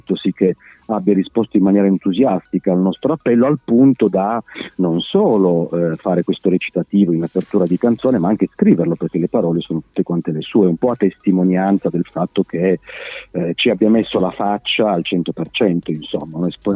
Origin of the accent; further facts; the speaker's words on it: Turin, Piedmont, Italy; qua a Torino di torinesi doc ne trovi veramente pochi, quindi siamo tutti quanti figli di meridionali emigrati negli anni, no?